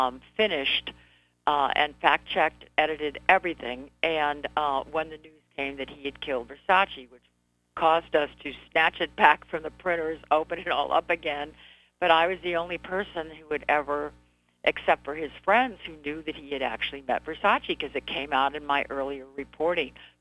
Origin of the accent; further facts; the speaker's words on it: California, United States; and since I grew up in California, I knew the school